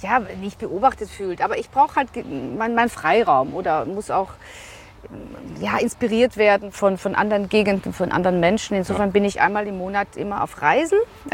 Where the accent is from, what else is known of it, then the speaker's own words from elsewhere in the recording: Vienna, Austria; Ich bin Wienerin, waschechte Wienerin, in Wien geboren, aufgewachsen auch.